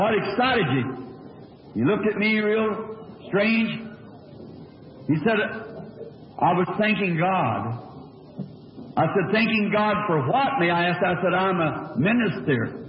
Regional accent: the South, United States; I'm a Southerner.

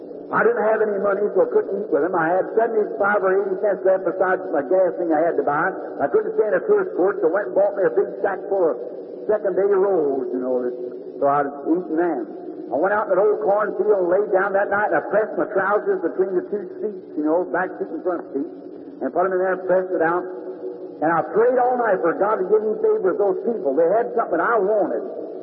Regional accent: the South, United States; I'm a Southerner too.

